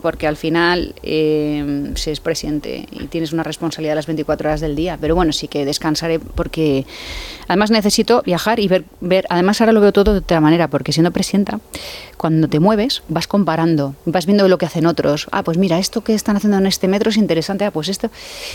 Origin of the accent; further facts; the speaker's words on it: Community of Madrid, Spain; este ambiente plural que nos enriquece como madrileños.